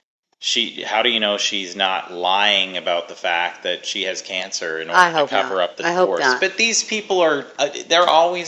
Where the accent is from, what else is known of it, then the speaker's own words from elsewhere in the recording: Canada; I can't. I'm Canadian.